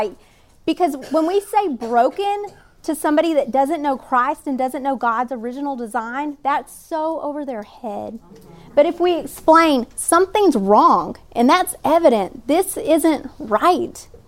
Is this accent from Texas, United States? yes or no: yes; Texas, United States; especially even this week in my home state of Texas.